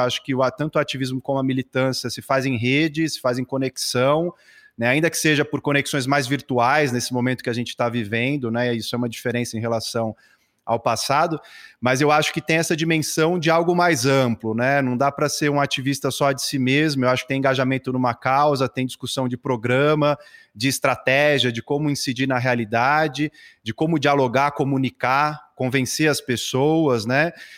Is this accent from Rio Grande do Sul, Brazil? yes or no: no; São Paulo, Brazil; born there; sou nascido aqui em São Paulo